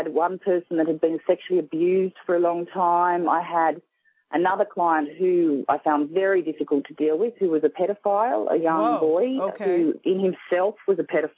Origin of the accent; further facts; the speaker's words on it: Sydney, New South Wales, Australia; accent: Australian; I'm from Sydney, Australia.